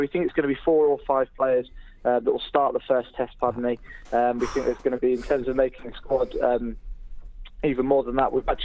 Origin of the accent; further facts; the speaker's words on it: Wales, United Kingdom; despite my accent, I was actually raised in the valleys of South Wales